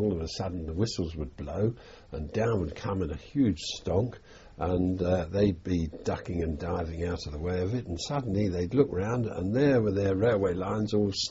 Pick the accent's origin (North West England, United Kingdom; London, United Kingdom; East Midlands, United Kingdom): London, United Kingdom; Totteridge; we grew up in Totteridge, basically, here, where I am now, although we started life, of course, in Highbury